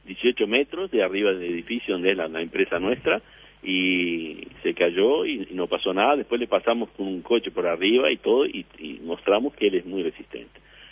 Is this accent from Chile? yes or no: no; Uruguay; Yo conozco el PET de ahí, de Uruguay, cuando era chico, porque había ropa de poliéster.